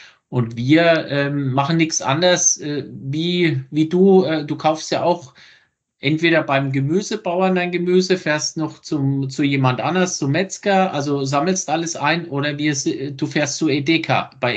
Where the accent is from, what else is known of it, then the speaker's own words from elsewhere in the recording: Bavaria, Germany; Ich komme aus Unterfranken. Das macht nichts, ne, sagen manche. Ist zwar noch in Bayern, aber ziemlich im Norden.